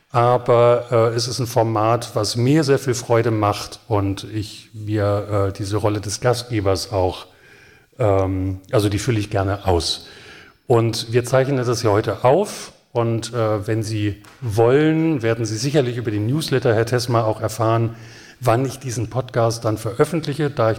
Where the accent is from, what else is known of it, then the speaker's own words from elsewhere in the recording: Hanover, Lower Saxony, Germany; Nun bin ich als Hannoveraner